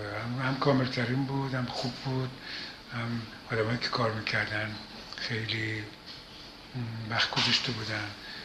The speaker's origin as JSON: {"language": "Persian", "country": "Iran", "moved": "yes", "said": "بعد که از ایران بیرون اومدم و اون ترانزیشن از ایران بیرون اومدم تا به نیویورک رفتن"}